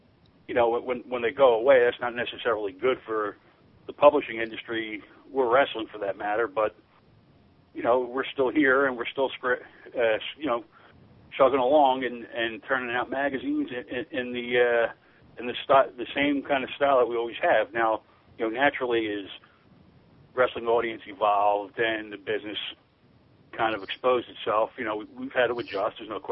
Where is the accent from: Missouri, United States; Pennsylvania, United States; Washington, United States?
Pennsylvania, United States; Philadelphia; And growing up in South Philadelphia, literally within walking distance of the old Spectrum and later on the ECW Arena, I was able to attend cards each month.